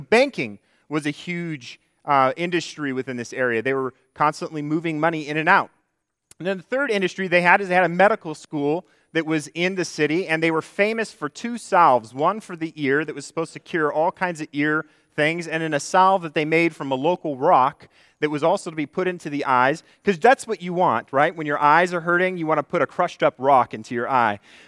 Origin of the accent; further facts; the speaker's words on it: California, United States; You know, my home state, I'm wondering when there's just going to be enough people